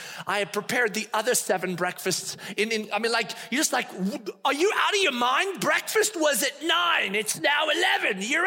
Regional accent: South Africa; born there; I was born in South Africa and my wife was born in Spain.

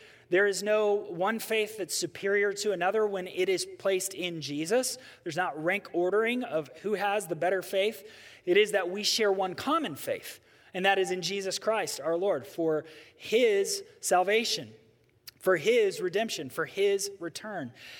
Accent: United States; We, as American people, we think if I don't like the person in charge, we can vote them out of office.

